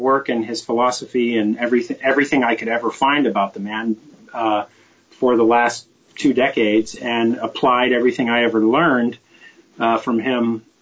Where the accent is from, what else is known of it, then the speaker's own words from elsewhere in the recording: United States; I mean, that's the most bizarre thing I've ever heard of is as an American, you know?